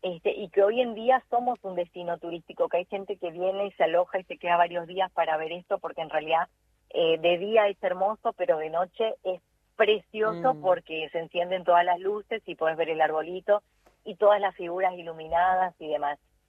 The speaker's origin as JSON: {"language": "Spanish", "town": "Capiobí", "region": "Misiones", "country": "Argentina", "tie": "born or raised there", "also_born_or_lived": "Posadas", "said": "Sí, nací en la ciudad de Posadas, pero desde los 5 años estoy en Capiobí y estoy por cumplir 48."}